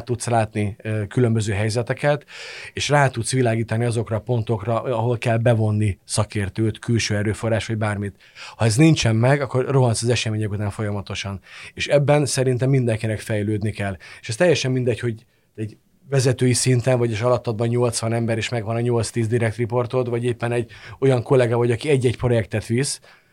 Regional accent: Hungary; De adott esetben magyarként hazai pályán vagyok

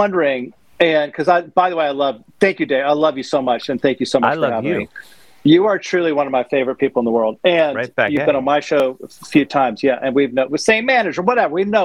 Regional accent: North Carolina, United States; Well, you know, in the South, like I'm from the South

